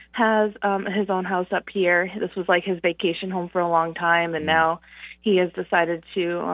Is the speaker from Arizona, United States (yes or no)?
no; Eastport, Maine, United States; now in Pembroke, United States; I am originally from Eastport, but right now I live in Pembroke.